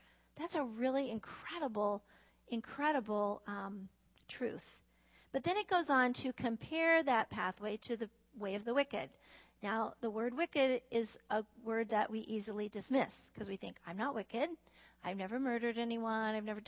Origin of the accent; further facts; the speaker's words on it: West Coast, United States; also born or lived in Arizona; I'm from the West Coast and the Southwest.